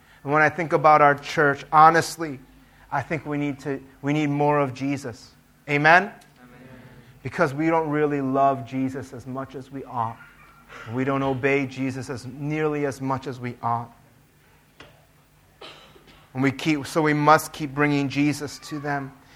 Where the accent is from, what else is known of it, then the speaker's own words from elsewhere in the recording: United States; My parents came from Korea, and they moved to the United States in the 1960s. I was born in the United States, but obviously, I don't look like Caucasian or anything. I grew up in two cultures, in Korean culture and in American culture.